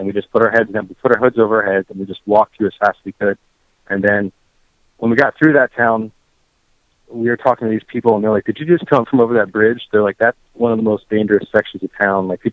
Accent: New Jersey, United States; Yeah, I'm from New Jersey, but I have a lot more friends and family, you know, mm-hmm. in the California side than, you know, in Florida.

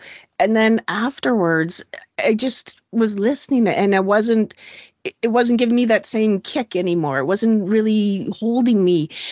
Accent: Canada; as a Canadian

